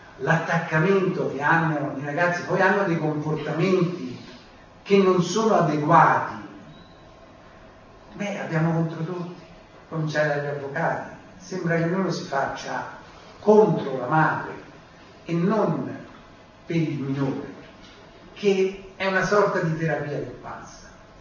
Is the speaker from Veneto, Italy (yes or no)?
no; Lazio, Italy; perché io vengo dal Lazio. Il Lazio era buio pesto